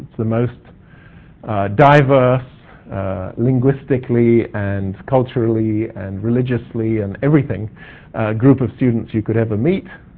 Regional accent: South Africa; So in the belief that I'm from South Africa

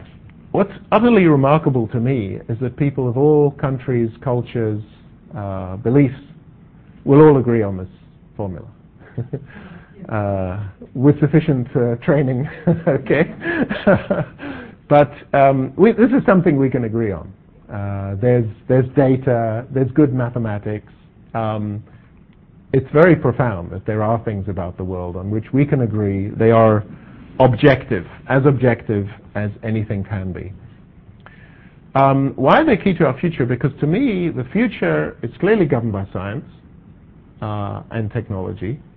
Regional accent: South Africa; So in the belief that I'm from South Africa

